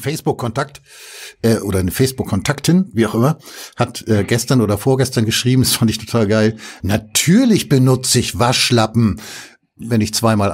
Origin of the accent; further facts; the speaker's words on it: Hamburg, Germany; Ich bin, ich bin ja in Hamburg-Altona aufgewachsen und das war früher Dänemark.